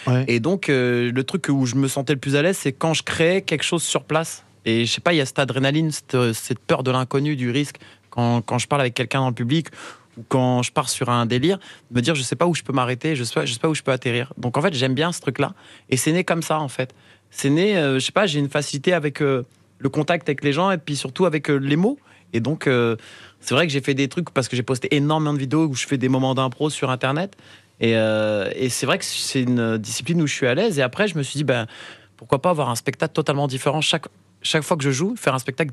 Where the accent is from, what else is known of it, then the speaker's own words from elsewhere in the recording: Montreuil, Île-de-France, France; now in Rosny-sous-Bois, France; Moi, je suis de Montreuil, donc une ville où il y a beaucoup de mélanges. Et moi, je suis très... Alors maintenant, j'habite plus à Montreuil, mais j'habite juste à côté à Rony.